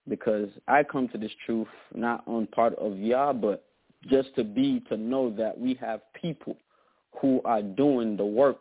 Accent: Florida, United States; now in New Jersey, United States; You know, I'm from Florida. I moved up to Jersey, and we were struggling about trying to get video in a studio.

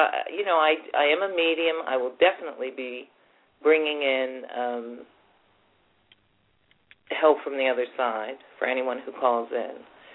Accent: United States; moved away as an adult; now in London, United Kingdom; I'm American, as you can hear by my voice. I moved over to the UK in 1985. And I made London my home.

